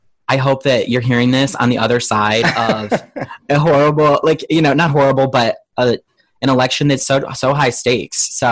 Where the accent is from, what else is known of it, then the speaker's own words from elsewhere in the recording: Ohio, United States; because I'm obviously from Ohio.